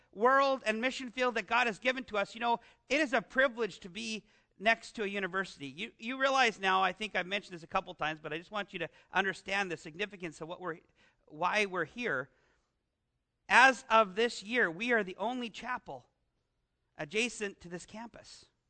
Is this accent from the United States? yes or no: no; Canada; as a Canadian, I do well here because I grew up in the shadow of this great.